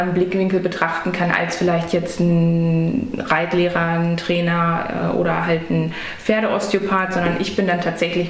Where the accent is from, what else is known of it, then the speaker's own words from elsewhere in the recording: Hanover, Lower Saxony, Germany; Ich bin in Hannover aufgewachsen, also ein Stadtkind.